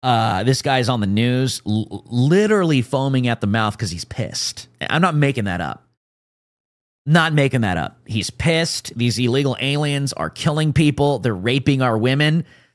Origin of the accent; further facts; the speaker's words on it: United States; I mean, I'm an American